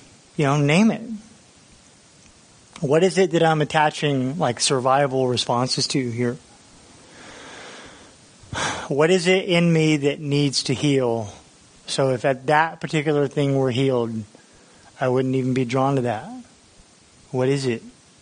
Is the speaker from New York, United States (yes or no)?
no; Florida, United States; because I'm from Florida, and my wife had to show me how fire works